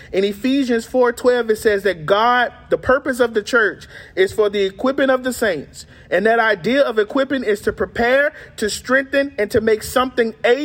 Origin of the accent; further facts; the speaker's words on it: Florida, United States; Well, I'm from Florida.